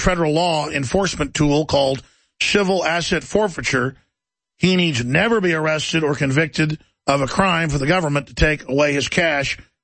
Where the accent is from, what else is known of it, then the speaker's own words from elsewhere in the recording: Dallas, Texas, United States; I was talking about Dallas, growing up in Dallas and the thug culture I saw there